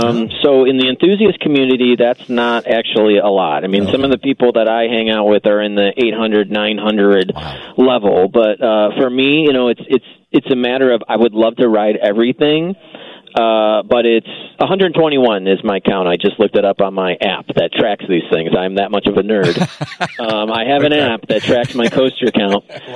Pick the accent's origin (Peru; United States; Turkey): United States; Schaumburg, Illinois; Yeah, I grew up in Schaumburg, so for me, it was Six Flags Great America was the park.